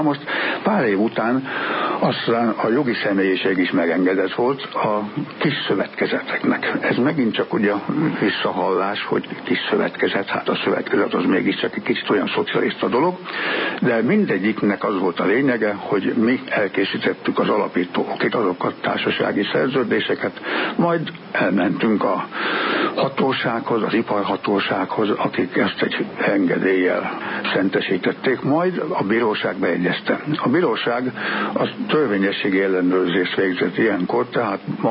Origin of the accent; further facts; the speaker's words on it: Győr, Győr-Moson-Sopron, Hungary; born there; 45-ben születtem Győrbe. Gazdálkodott mind a két család. Földekkel, lovakkal, hagyományos életmódot éltek. Aztán eljött az 1945-ös év, annak a márciusában születtem